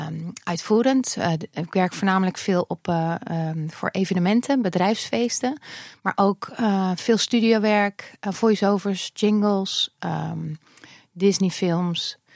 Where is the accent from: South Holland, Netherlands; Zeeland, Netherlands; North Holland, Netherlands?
South Holland, Netherlands; The Hague; Ik kom uit Den Haag nog steeds. Dus het was ook niet om de hoek voor ons.